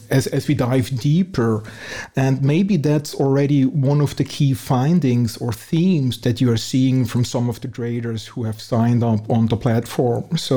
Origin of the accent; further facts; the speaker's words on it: Germany; accent: German; English is a second language; Our third guest is Michael Zeller, who is, like me, from Germany. You may have recognized my heavy German accent.